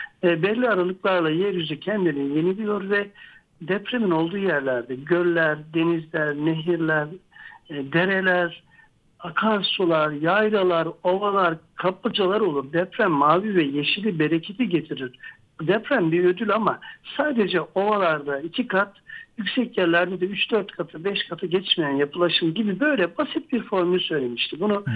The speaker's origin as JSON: {"language": "Turkish", "town": "Adapazarı", "region": "Sakarya", "country": "Turkey", "said": "Bu arada ben Adapazarlıyım. 99 depremini yaşamış insanlardan birisi olarak konuşuyorum bir tarafıyla da."}